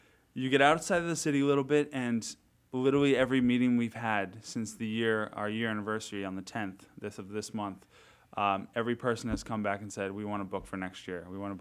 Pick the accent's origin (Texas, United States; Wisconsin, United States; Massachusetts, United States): Massachusetts, United States; Sandwich; Yeah, so I'm originally from Sandwich, Mass, Cape Cod.